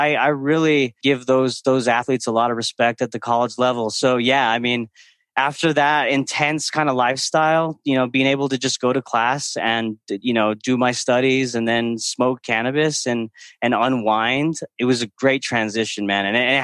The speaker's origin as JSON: {"language": "English", "town": "Belen", "region": "New Mexico", "country": "United States", "tie": "born or raised there", "said": "But I grew up in Belen. I wrestled all my life, came from a wrestling family."}